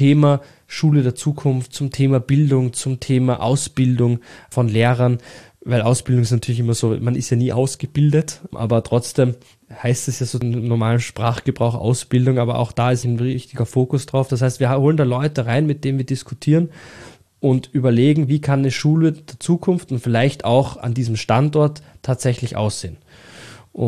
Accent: Austria; In den Bergen bei uns in Österreich.

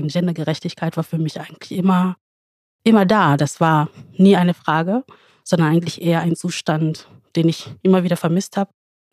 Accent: Wanne-Eickel, North Rhine-Westphalia, Germany; also born or lived in Kenya; bin in Kenia geboren und in Vaneikel aufgewachsen, im Ruhrpott.

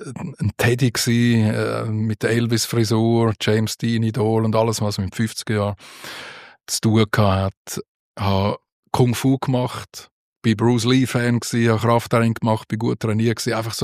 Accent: Winterthur, Zurich, Switzerland; Ja, also ich bin in Winterthur geboren, aufgewachsen, in die Schule, in die Lehre. Ja, es ist einfach meine Heimat.

